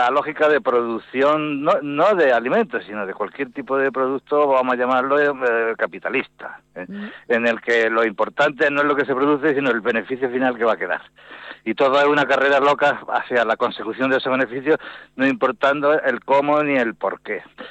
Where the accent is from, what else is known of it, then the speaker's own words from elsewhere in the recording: Ibros, Andalusia, Spain; os estoy hablando desde mi pueblo natal, desde Jaén, desde Ibro, que está al lado de Baeza